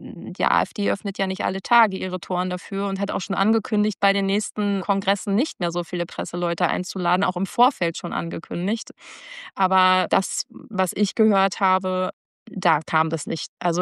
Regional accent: Giessen, Hesse, Germany; denn ich komme ja aus Gießen.

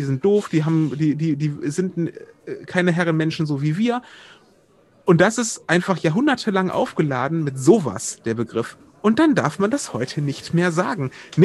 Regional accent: Wuppertal, North Rhine-Westphalia, Germany; in meiner Heimat Wuppertal

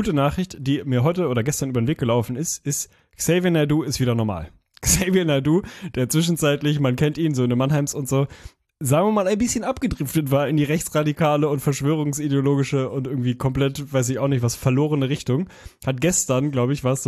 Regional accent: Lüneburg, Lower Saxony, Germany; Ich komme ja aus der Stadt, im Gegensatz zu dir. Du kommst ja aus der Nähe von Lüneburg. Ich komme ja aus Lüneburg.

